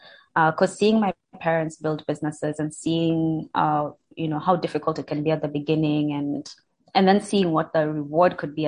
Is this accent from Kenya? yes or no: yes; Kenya; born there; I'm an African woman. I was born in Kenya, so that's the nationality I identify with.